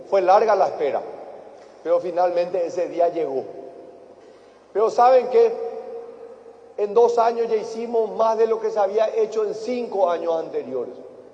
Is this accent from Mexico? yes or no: no; Paraguay; realmente orgulloso como paraguayo del trabajo que estás haciendo.